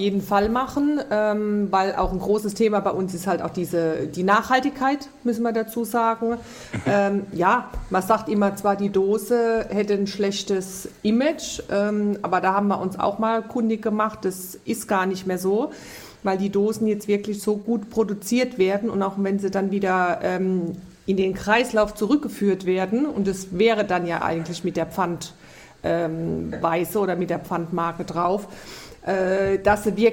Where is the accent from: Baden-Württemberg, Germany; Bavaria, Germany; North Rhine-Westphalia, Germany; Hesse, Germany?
Baden-Württemberg, Germany; Mannheim; born there; Ich bin gebürtige Monnemarin, also alles gut. Ne? Aber ja, wohnen ja jetzt, ne, sagen wir mal, im Grenzgebiet der Pfalz.